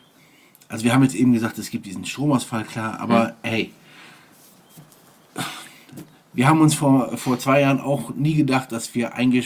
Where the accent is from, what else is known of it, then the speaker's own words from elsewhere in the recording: Eifel, Germany; als in meiner Heimat in der Eifel hat es mal einmal so stark geschneit